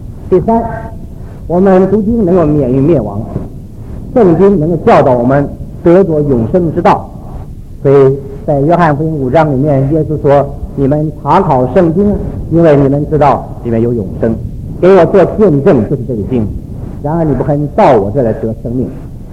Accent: China; 我一再强调，我们中国人得天独厚，我们有很好的一个道统，但是不会运用。

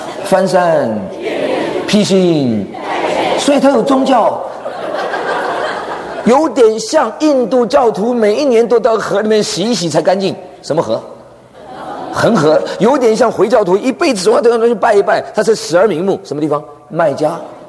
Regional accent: Taiwan; 我从台湾来的

